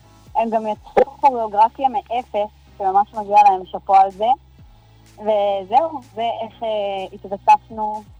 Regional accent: Beit Dagan, Central District, Israel; אנחנו מבית דגן

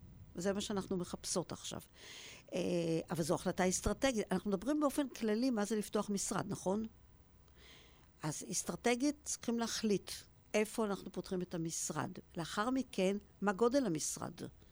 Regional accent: Ramat Gan, Tel Aviv District, Israel; אני למשל באה מרמת גן. אני רמת גנית.

